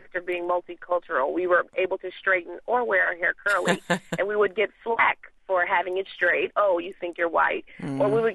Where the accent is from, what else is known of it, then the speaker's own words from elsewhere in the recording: Oakland, California, United States; me and my sister, we grew up in Oakland, and we're Black and Mexican, and we came out very opposite looking.